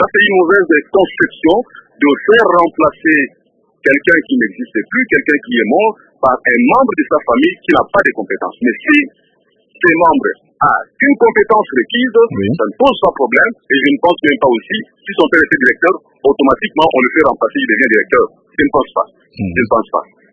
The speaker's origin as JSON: {"language": "French", "country": "DR Congo", "said": "nous sommes Congolais"}